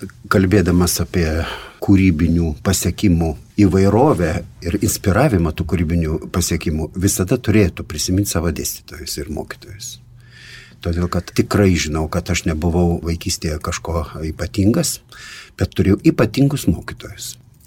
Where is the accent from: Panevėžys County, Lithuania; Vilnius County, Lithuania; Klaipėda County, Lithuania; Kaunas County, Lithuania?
Vilnius County, Lithuania; Vievis; nes mano tėviškė yra tarp Vilniaus Kauno Vievis ir ten tos apylenkės gražiusios.